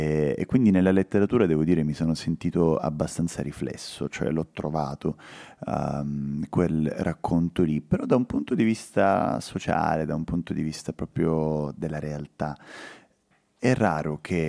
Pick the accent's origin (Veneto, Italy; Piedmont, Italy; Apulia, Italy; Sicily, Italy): Sicily, Italy; Catania; Sono nato e cresciuto a Catania, che per certi versi non è assolutamente una città di provincia perché è una città grande, è una metropoli, è enorme, però per altri lo è.